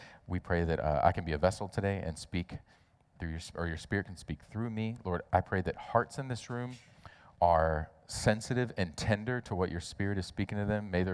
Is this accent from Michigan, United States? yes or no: no; Georgia, United States; I'm going to pronounce them like I grew up in Georgia because that's how I pronounce them